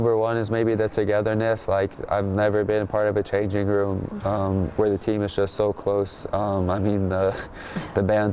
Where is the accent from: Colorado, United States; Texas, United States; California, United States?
Colorado, United States; Denver; my hometown Denver Nuggets are in it